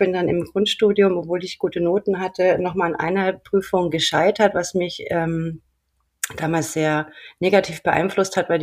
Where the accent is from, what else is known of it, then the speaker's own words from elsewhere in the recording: Bavaria, Germany; ich bin in Bayern aufgewachsen und komme da vom Land. Das heißt, als kleines Kind bin ich in einer Familie aufgewachsen mit ländlichem Hintergrund.